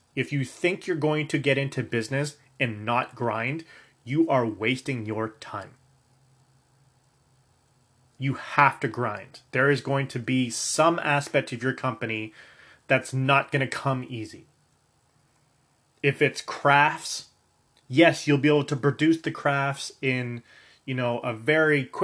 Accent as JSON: {"language": "English", "town": "Kitchener", "region": "Ontario", "country": "Canada", "said": "I'm from Kitchener, Ontario, which is 250,000 people. It's not massive. It's not tiny, tiny, but it's not massive."}